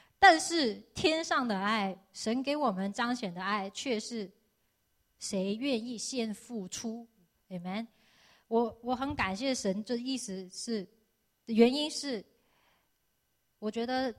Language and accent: Chinese; Hong Kong; 但是我是在香港长大的，在小时候家里就有佣人，那在香港这是很平常的事情